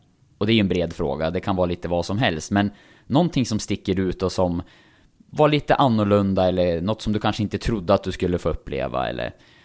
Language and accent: Swedish; Sundsvall, Västernorrland County, Sweden; jag kommer från Sundsvall